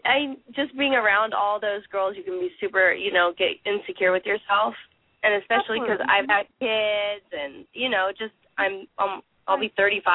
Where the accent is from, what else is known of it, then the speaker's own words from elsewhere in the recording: Littleton, Colorado, United States; also born or lived in Englewood; Yeah, I'm from Colorado. I was reading it last week when you were on, and I was born in Inglewood, but I lived in Littleton for like 14 years.